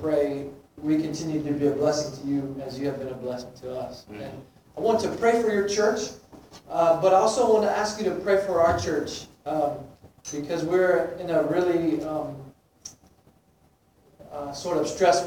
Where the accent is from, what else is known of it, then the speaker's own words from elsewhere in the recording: United States; And all of these countries, as an American at least, I don't know, maybe it's just my perspective.